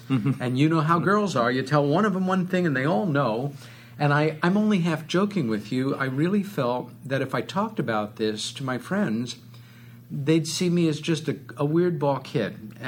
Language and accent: English; New York, United States; from the property of our home growing up on Long Island.